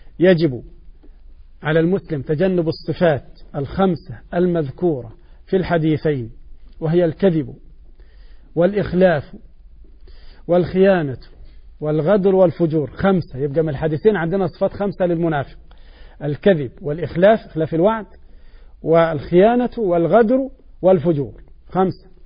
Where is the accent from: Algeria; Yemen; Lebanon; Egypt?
Egypt; عندنا في مصر